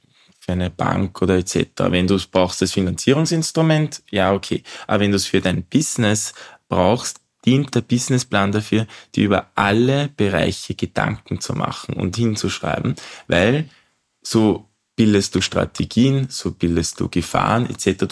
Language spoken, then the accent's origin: German; Austria; Die Investoren, die jetzt für Skalierung und Startups groß machen, das sind sehr, sehr wenige bei uns in Österreich.